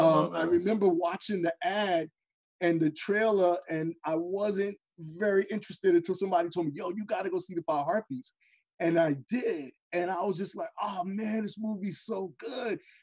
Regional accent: New York, United States; You know, I grew up in New York, and so there were so many things in there that were so real and so so connective to me

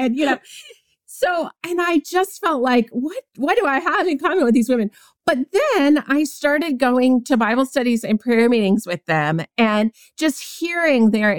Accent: New England, United States; I thought, I have nothing in common with these women, because I was from New England.

